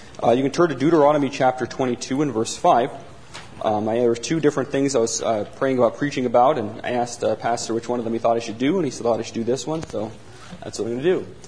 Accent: San Francisco, California, United States; When I was growing up in San Francisco, sometimes you would see men dressed like women or women like men.

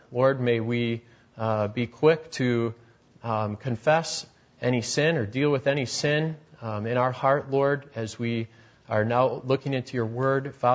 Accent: United States; I just remember thinking, wow, this is America. This is my home country.

